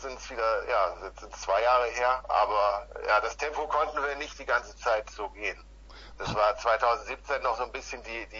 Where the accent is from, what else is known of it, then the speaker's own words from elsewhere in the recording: North Rhine-Westphalia, Germany; now in Cologne, Germany; Ich bin irgendwann nach Köln zugezogen. Ich komme eigentlich aus dem Ruhrgebiet.